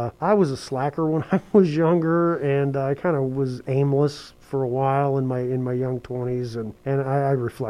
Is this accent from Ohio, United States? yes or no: no; Orrick, Missouri, United States; I grew up in Oreck, Missouri, which actually on a farm outside of Oreck, Missouri, and Oreck's like 800 people.